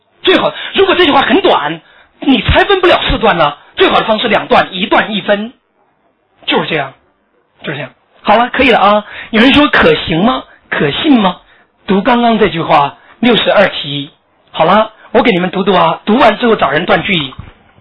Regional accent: China; 所以这个汉语习惯我们作为中国人你应该知道

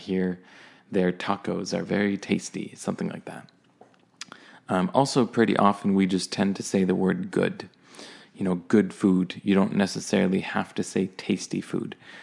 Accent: Canada; accent: neutral Canadian; I'd say I have a very neutral Canadian accent

